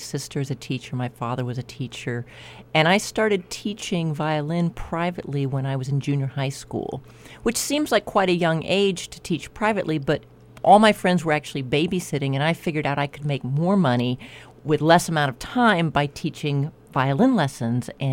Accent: California, United States; also born or lived in England / Japan; We grew up living in Southern California, but I also lived in England for a year, and I lived in Japan for 6 months

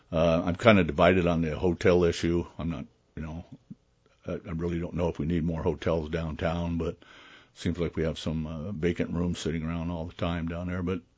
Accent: Denver, Colorado, United States; now in Sioux City, United States; I've been here for almost 40 years. I came from Denver, Colorado, and my ex-wife is from here, and that's why we moved back.

